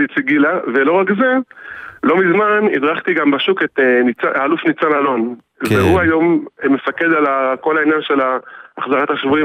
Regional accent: Jerusalem, Jerusalem District, Israel; now in Rehavia, Jerusalem, Israel; גדלתי בשכונת גילו, עד גיל 7, ואחר כך עברתי לשוב עד ירושלים.

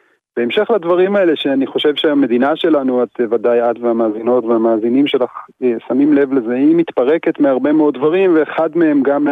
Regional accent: Kinneret, Northern District, Israel; נולדתי בקבוצת כינרת, שני הוריי הם כינרתים, אני ככה כינרתי גאה

